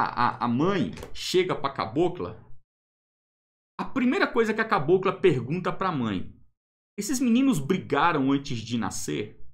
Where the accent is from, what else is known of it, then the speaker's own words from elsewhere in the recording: Minas Gerais, Brazil; porque eu sou mineiro, eu lembro como é que era na roça